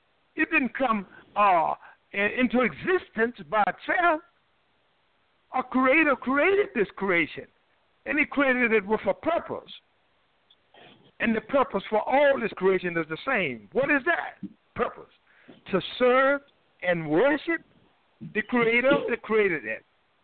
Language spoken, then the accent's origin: English; the South, United States; I've seen many hollow trees in the South. I'm from the South, and I've propped them up